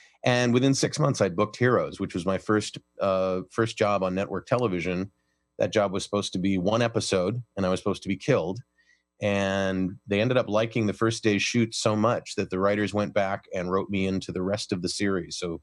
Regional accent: Cleveland, Ohio, United States; And I say gumption because I was raised in Cleveland, Ohio.

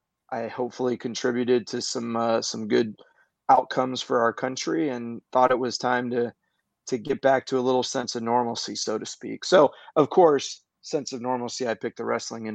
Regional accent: Florida, United States; So I grew up in Florida, and I was really a product of WCW.

